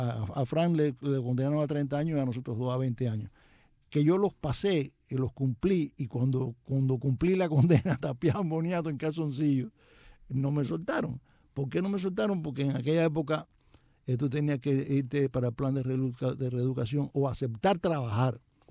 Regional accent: Cuba; moved away as an adult; also born or lived in Venezuela; salí de Cuba para Venezuela

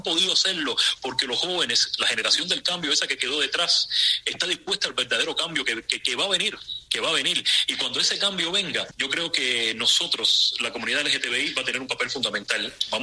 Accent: Cuba; yo vengo de una sociedad muy humillada, muy pisoteada, y en mi país hay mucha miseria, y duele que yo lo diga siendo cubano

